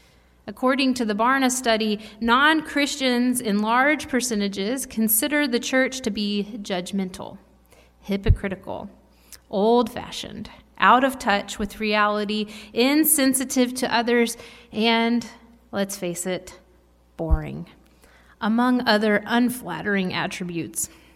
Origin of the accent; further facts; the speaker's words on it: Louisville, Kentucky, United States; Growing up in Louisville, Kentucky, whenever I meet another Louisvillian in the wild, the first question we will ask each other is, where did you go to high school?